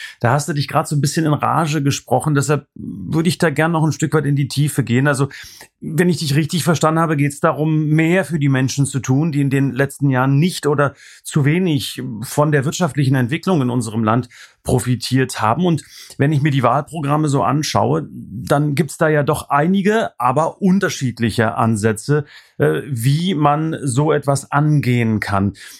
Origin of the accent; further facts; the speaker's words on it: East Germany, Germany; Du weißt ja, ich komme aus dem Osten